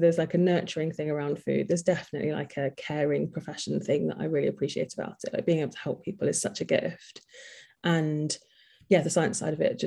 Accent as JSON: {"language": "English", "region": "South West England", "country": "United Kingdom", "tie": "born or raised there", "said": "So I grew up in Devon"}